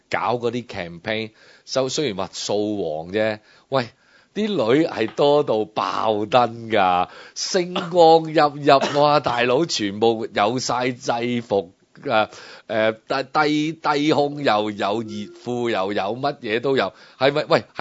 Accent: Hong Kong; 有我哋香港人團唔團結啦？

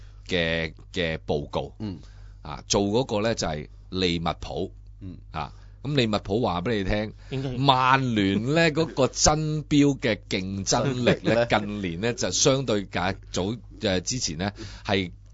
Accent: Hong Kong; 用一個香港人嘅身份同你講

